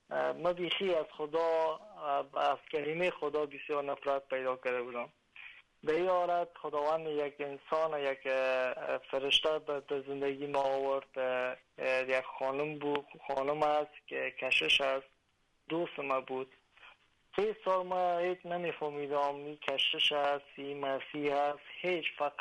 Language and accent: Persian; Afghanistan; moved away as an adult; now in Denmark; من سال 1390 متولد افغانستان هستم. 24 سال در افغانستان من زندگی کردم. فقط به نام مسلمان بودم